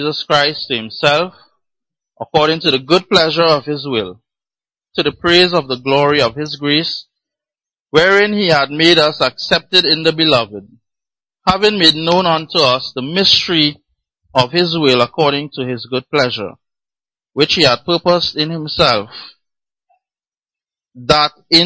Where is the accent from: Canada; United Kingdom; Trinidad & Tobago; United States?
Trinidad & Tobago; So I'm from Trinidad.